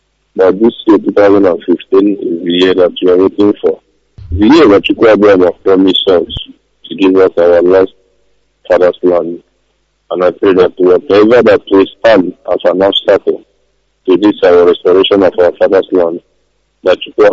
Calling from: Indonesia; I'm calling from Indonesia.

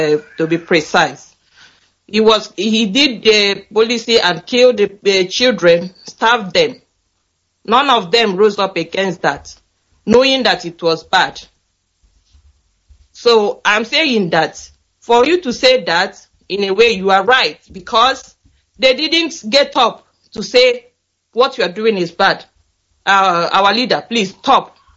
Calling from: Malmo, Skåne, Sweden; I'm calling from Malmo in Sweden.

